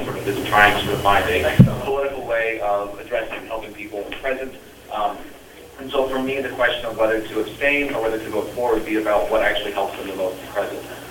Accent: Texas, United States; I'm from Texas originally

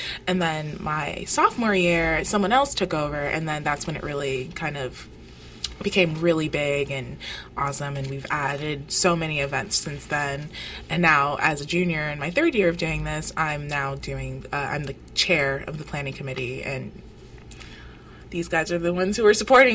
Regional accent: Florida, United States; for me, I'm from South Florida, so it's a pretty diverse area.

